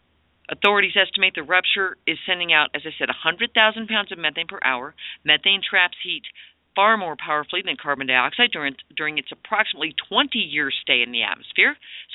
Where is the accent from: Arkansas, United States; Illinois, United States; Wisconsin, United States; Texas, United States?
Texas, United States; I'm from Texas. You know what? We dig all kinds of wells over there.